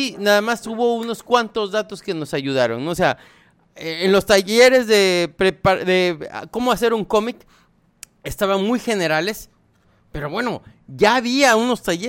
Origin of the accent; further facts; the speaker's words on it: Mexico; como buen mexicano, no me enteré de todos los detalles